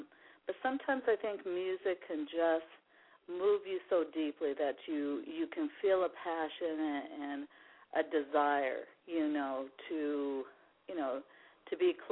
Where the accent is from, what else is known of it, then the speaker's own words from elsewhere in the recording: Seattle, Washington, United States; here in my hometown of the Pacific Northwest, Seattle, Washington